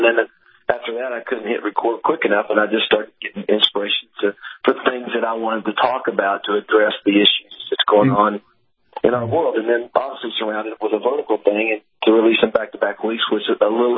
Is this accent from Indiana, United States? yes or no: no; Nashville, Tennessee, United States; that father and husband ended up in Nashville, Tennessee, my hometown